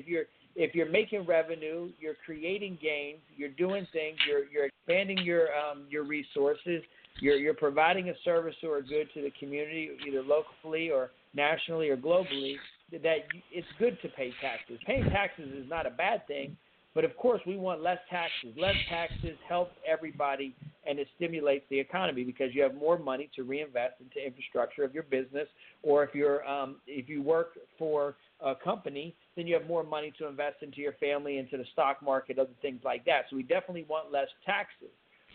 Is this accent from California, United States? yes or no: no; Fort Benning, Georgia, United States; born there; I was born in Fort Benning, Georgia.